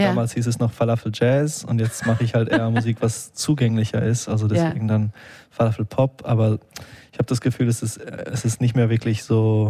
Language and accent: German; Israel; also born or lived in Cologne, Germany; Ich habe viel Einfluss von der orientalischen Kultur. Also ich bin auch in Israel aufgewachsen, unter anderem.